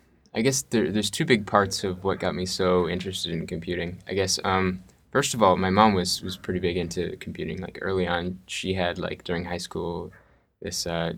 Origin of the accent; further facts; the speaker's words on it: Portland, Oregon, United States; And then I was growing up in Portland, Oregon at the time.